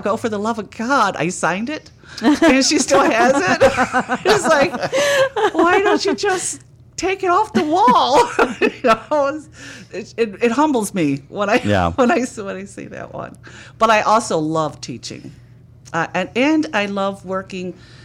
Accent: Chicago, Illinois, United States; also born or lived in Tennessee; And I'm originally from Chicago.

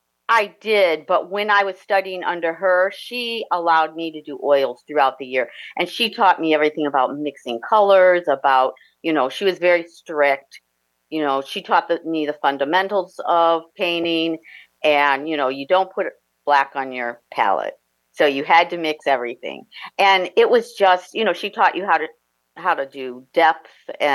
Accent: Merrillville, Indiana, United States; I grew up in Merrillville with my three siblings and my parents, and we were in a rural area of Merrillville, Ross Township area, which is a great place to grow up.

